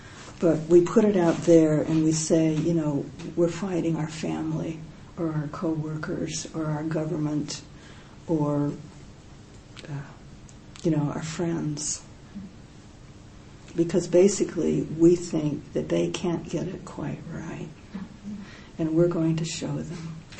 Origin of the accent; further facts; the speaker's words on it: United States; moved away as an adult; now in England, United Kingdom; I'm an American monk, you know, living in England.